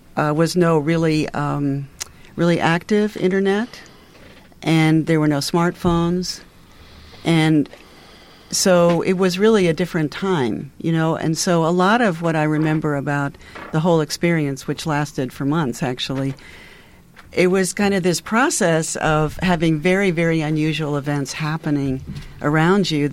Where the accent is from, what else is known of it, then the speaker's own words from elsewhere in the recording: New York, United States; it was just a very deep experience of being a New Yorker, which is unforgettable for me.